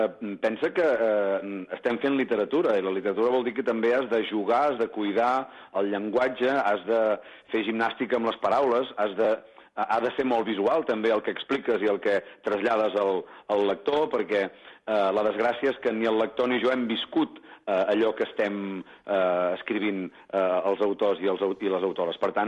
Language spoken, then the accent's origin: Catalan; Besalú, Catalonia, Spain; born there; No, jo soc de Girona, soc de les comarques de Girona, soc nascut a Besalú, que és La Garrotxa